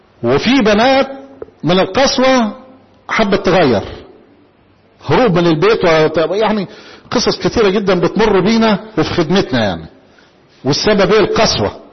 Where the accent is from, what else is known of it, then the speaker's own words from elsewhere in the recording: Egypt; احنا معتادين كمصريين احنا كل واحد يصلي وحده